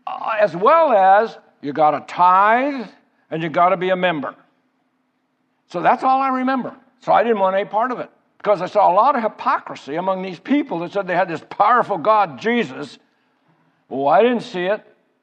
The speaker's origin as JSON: {"language": "English", "region": "Pennsylvania", "country": "United States", "tie": "born or raised there", "said": "Now, I was raised in Pennsylvania. Anybody here from Pennsylvania?"}